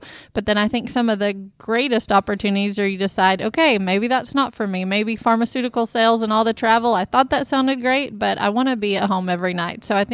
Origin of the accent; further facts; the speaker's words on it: Chickasha, Oklahoma, United States; I grew up in Chickasha, as some folks know, and worked at the vet clinic in the summertime in Chickasha